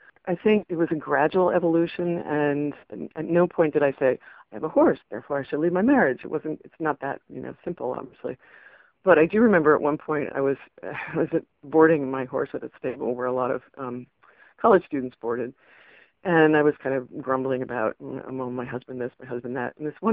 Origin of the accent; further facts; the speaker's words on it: Massachusetts, United States; moved away as an adult; also born or lived in Richmond, Indiana; It's about when I moved from Massachusetts, where I'm from, to East Central Indiana and took a job in a rose growing greenhouse.